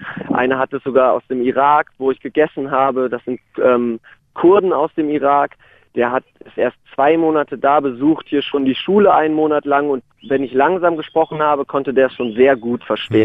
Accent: Germany; natürlich bin ich aus Deutschland.

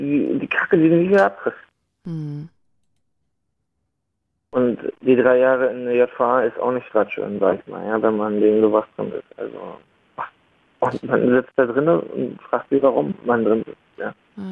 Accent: Berlin, Germany; Also, ich komme ja auch aus Berlin, ja

